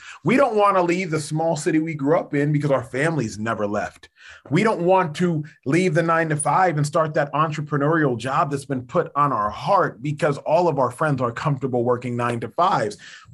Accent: Nigeria; I am the son of Nigerian parents, born and raised in Nigeria.

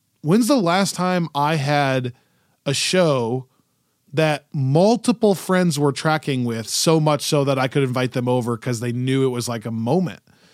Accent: Michigan, United States; Let's have the Lions win their first Super Bowl. I'm from Michigan. That would be so cool.

